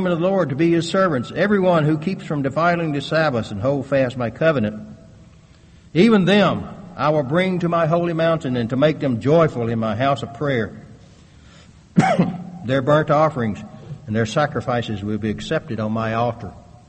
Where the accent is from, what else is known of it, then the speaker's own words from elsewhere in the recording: the South, United States; I grew up in the South where everything is green most of the year, isn't it?